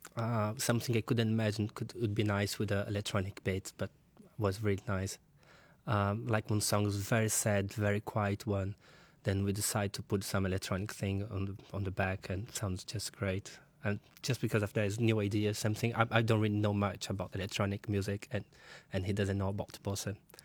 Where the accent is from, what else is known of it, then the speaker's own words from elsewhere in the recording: Rio de Janeiro, Brazil; English is a second language; I'm from Rio, I love samba, and I love jazz. It's not a typical thing in Rio, but I always love jazz.